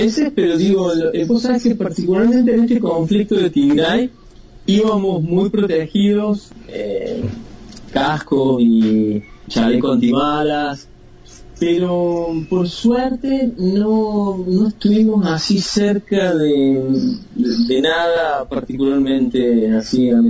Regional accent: Argentina; De que nos quejemos como argentinos

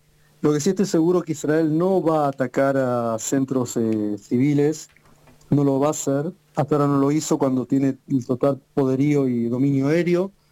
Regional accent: Buenos Aires, Argentina; yo era de Capital, Villa Crespo, y Villa sí, Crespo.

